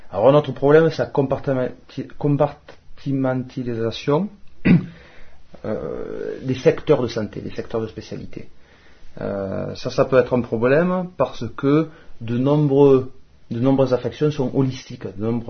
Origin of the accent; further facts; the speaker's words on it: France; je suis français. Et donc, consciemment ou inconsciemment, j'étais élevé dans cette croyance dans la compétence des élites et des experts